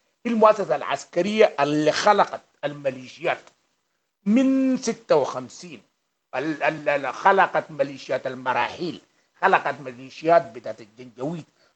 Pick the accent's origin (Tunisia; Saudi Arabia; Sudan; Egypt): Sudan; لكن يا جماعة أننا لازم نعرف أن إحنا كسودانيين أن كل دول العالم من حقها يكون عندها مصالح في السودان